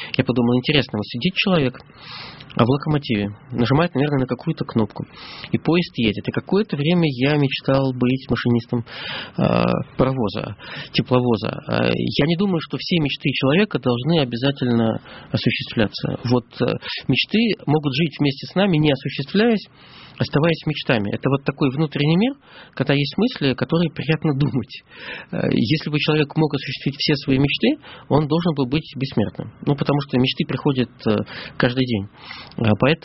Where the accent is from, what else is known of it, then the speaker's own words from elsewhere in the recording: Pskov, Pskov Oblast, Russia; я родился и живу в Пскове.